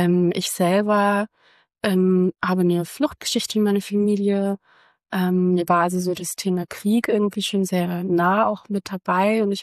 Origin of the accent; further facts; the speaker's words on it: Hamburg, Germany; also born or lived in Regensburg; Ich habe vorher in Regensburg gearbeitet und studiert und dann dachte ich mir so, ich bin zurück in meine Heimatstadt Hamburg